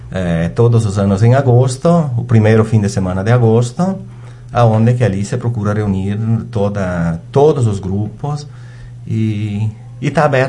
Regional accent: São Miguel, Brazil; eu sou natural lá de São Miguel, vivo ainda hoje lá, então é a minha comunidade

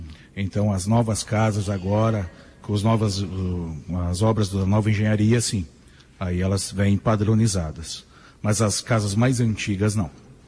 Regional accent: Passo Fundo, Rio Grande do Sul, Brazil; now in Marau, Brazil; Sim, sou de Passo Fundo, viajei bastante ao estado e acabei em Marau. Estou há 13 anos já aqui no município.

